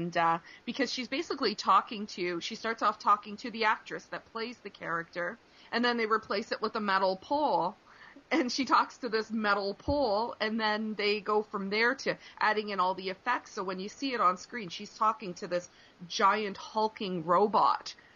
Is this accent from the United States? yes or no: no; Canada; as a Canadian, I think that's kind of cool